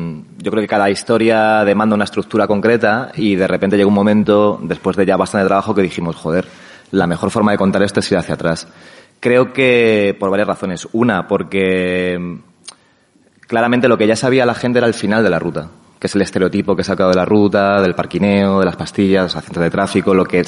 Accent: Community of Madrid, Spain; De hecho, para mí, como madrileño

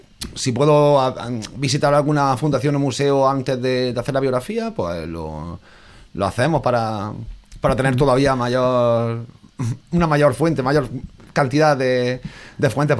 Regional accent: Andalusia, Spain; accent: Andalusian; yo, aunque tengo el acento un poquito más neutralizado, sigo haciendo mis chascarrillos andaluces y lo tengo, yo me siento muy orgulloso de mi tierra.

